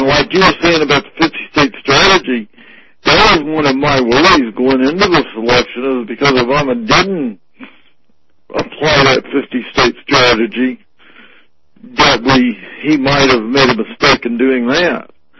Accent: Tampa, Florida, United States; I'm from Tampa, from the Tampa area.

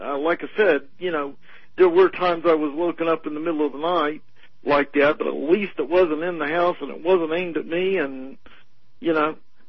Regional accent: the South, United States; I grew up in the South, and when I was a young child, very young, similar things happened

